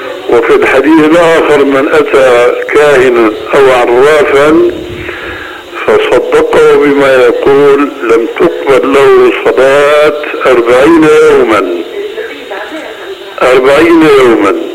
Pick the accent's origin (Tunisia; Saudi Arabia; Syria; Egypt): Syria; هيك كما يقولون عندنا في سوريا